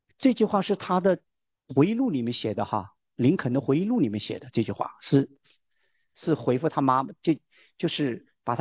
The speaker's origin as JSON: {"language": "Chinese", "region": "Hunan", "country": "China", "said": "我是湖南人"}